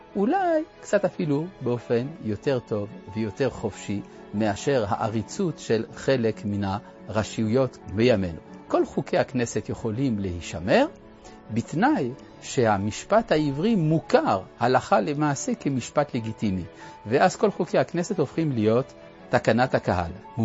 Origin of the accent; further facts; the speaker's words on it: France; now in Israel; אגלה לצופים שלנו שאני גדלתי במדינה שבה על כל הבניינים הרשמיים, בנייני הממשל והחינוך, חרוטות שלוש מילים: חירות, שוויון ואחווה